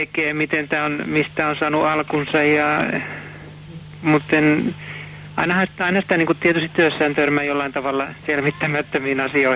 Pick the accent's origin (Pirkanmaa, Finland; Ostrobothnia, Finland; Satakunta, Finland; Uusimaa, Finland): Ostrobothnia, Finland; Pohjanmaalta.